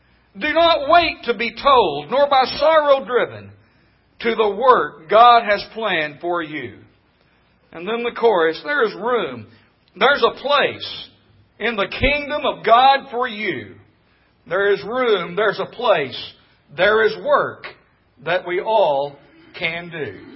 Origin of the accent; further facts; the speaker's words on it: Midland, Arkansas, United States; I grew up in Midland, Arkansas, population 300. When I grew up there, my mother was taking me to this small congregation in Midland.